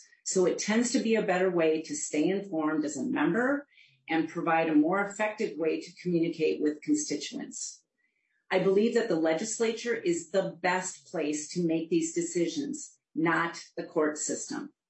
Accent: Minnetonka, Minnesota, United States; However, I grew up in Minnetonka, and I went to Wayzata High School, which is located in Plymouth.

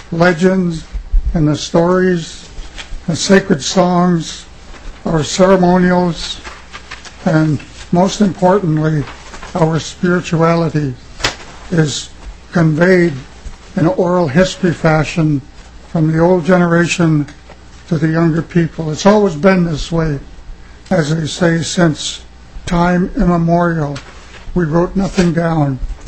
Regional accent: Lac du Flambeau, Wisconsin, United States; I'm an Anishinaabe from Lac-Da-Flambeau, Wisconsin, originally

